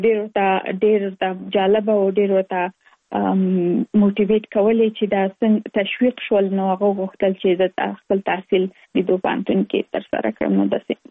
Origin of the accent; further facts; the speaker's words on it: Kabul, Afghanistan; now in Virginia, United States; د افغانستان یم. په افغانستان کې زیږیدلې، لومړۍ زده کړې مې په افغانستان په کابل کې ترسره کړې دي او وروسته لاغه لکه موږ ټول چې یو مسافر شوی یم په امریکا کې، اوس په ورجینیا ایالت کې ژوند کوم.